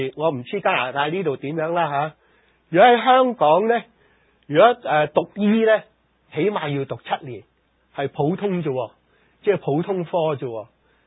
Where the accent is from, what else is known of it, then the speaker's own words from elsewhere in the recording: China; 即係嗰啲所谓我哋中国人所谓发疯嘅大麻风嘅人呢